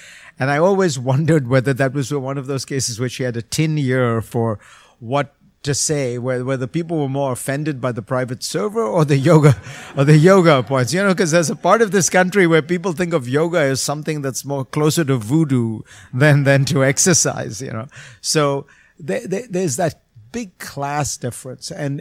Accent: India; I grew up in India, so I know it well

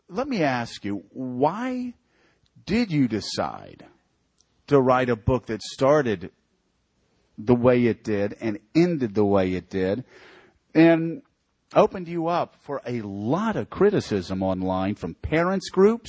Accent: Florida, United States; They knew I was from Florida, that I couldn't stand it.

